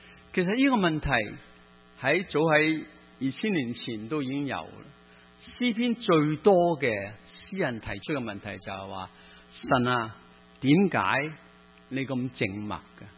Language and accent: Chinese; Hong Kong; 包括很多人我们生于斯长于斯的香港